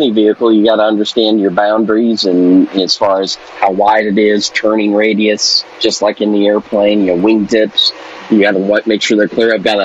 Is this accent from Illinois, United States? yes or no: yes; Streator, Illinois, United States; But I did see four Stearmans yesterday flying towards downtown Streeter, which is my hometown.